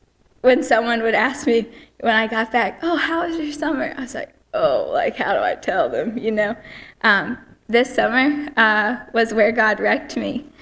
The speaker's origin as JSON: {"language": "English", "town": "Pinehurst", "region": "North Carolina", "country": "United States", "tie": "born or raised there", "said": "I'm born and raised in Pinehurst, lived here my whole life, been growing up in the church here my whole life."}